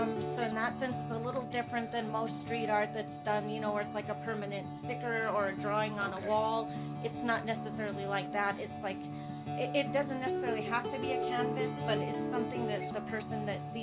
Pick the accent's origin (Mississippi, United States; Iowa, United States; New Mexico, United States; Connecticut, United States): New Mexico, United States; Santa Fe; and I'm from Santa Fe, and you know, going down Canyon Road was like a big influence on me